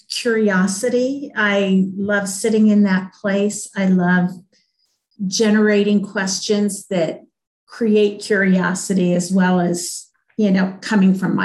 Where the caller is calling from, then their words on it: Denver, Colorado, United States; I'm calling in from Denver, Colorado.